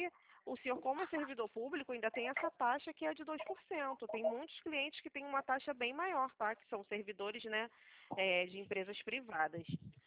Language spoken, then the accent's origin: Portuguese; Rio de Janeiro, Brazil; also born or lived in Bahia; Na verdade, eu sou baiana, né? Moro no Rio